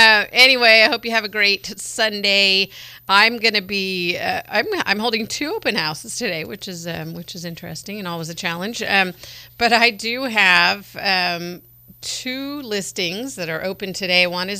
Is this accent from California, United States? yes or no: yes; California, United States; Because I grew up in Marin County, so very similar climate, right down the freeway.